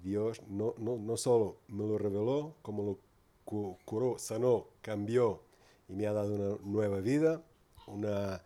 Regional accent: Lisbon, Portugal; Spanish is a second language; now in Porto, Portugal; Voy a intentar hablar mi español lo mejor posible. Mi esposa es de Madrid. Yo soy de Lisboa. Vivimos en Oporto.

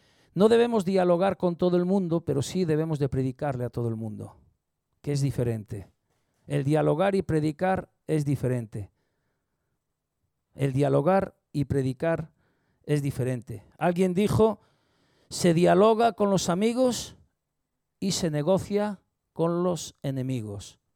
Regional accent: Spain; Yo sé que soy español y viva España.

